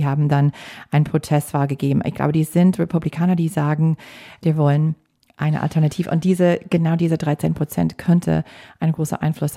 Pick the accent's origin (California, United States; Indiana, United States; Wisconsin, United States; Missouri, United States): Wisconsin, United States; German is a second language; now in Germany; Und diese Woche haben also 4 Bundesstaaten gewählt, inklusive mein Heimatstadt Wisconsin.